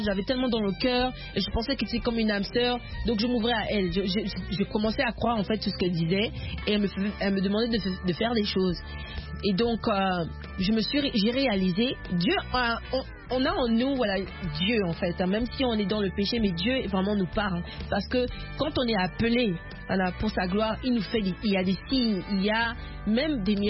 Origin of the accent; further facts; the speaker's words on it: Port-Gentil, Ogooué-Maritime, Gabon; born there